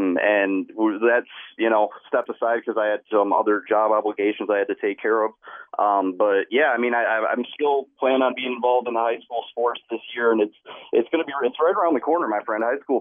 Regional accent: Detroit, Michigan, United States; Honestly, I grew up in Detroit area, and there's just a lot more emphasis on it up here than there is.

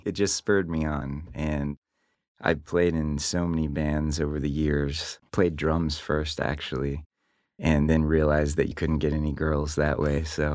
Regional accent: Felicity, Ohio, United States; I grew up in Felicity, Ohio, which is a small farm town out east.

